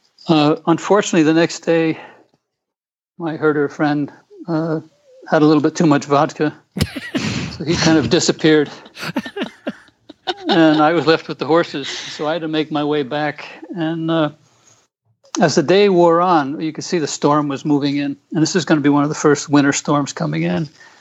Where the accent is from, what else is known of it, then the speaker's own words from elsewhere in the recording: United States; moved away as an adult; also born or lived in Oman; now in Mongolia; Well, I'm an American, and I ended up here because my wife originally came here to do some development work.